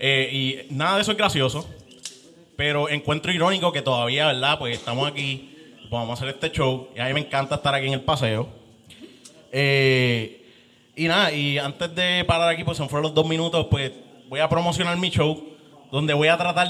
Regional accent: Bayamón, Puerto Rico; Yo soy de Bayamón.

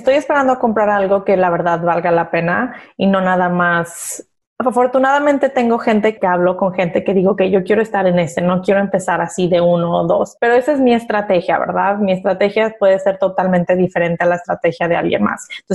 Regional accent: Mexico; Así crecimos, así a lo mejor crecimos en México.

